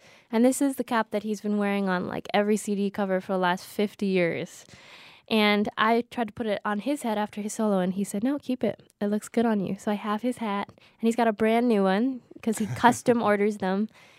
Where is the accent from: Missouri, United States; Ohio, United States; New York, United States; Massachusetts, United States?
Massachusetts, United States; Boston; And I went to say hi to him before the show because I'm from Boston.